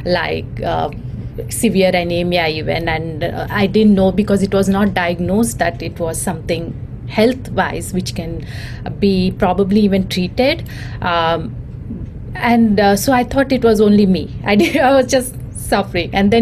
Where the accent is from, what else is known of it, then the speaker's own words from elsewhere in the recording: India; Because born and brought up in India, that time it was more like a taboo subject to talk about